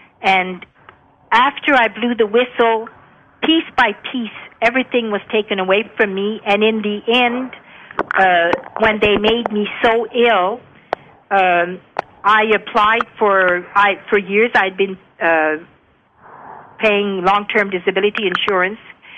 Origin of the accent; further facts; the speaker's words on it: Ottawa, Ontario, Canada; The reason for that is that I was born in Ottawa's Embassy Row, Rockcliffe Park.